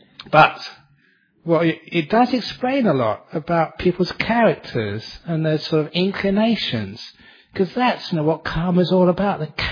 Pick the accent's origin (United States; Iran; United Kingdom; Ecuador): United Kingdom; England; And because I grew up in England